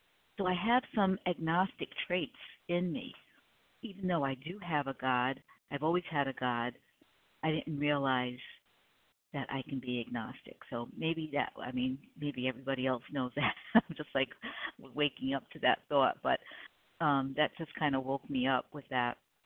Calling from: South Carolina, United States; I am in South Carolina

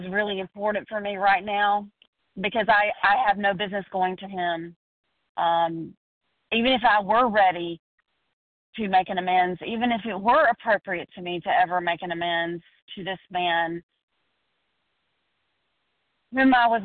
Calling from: Georgia, United States

